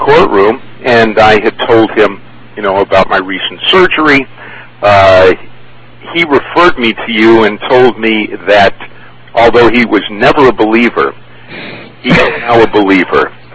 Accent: Woodland Hills, California, United States; Well, I'm from Woodland Hills, mm-hmm, California.

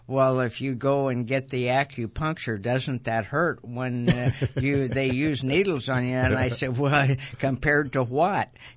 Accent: Naples, Florida, United States; Well, I'm from Naples, Florida.

